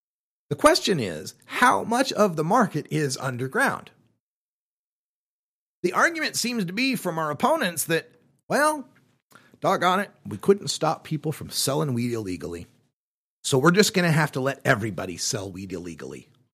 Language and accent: English; Boise, Idaho, United States; which was the NBC affiliate I grew up watching in Boise, Idaho.